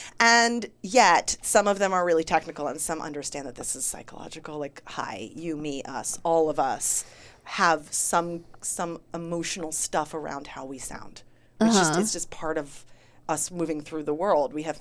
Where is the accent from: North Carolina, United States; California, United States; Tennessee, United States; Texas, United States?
California, United States; Santa Cruz; And my mom found me a speech pathologist back in my hometown in Santa Cruz, California.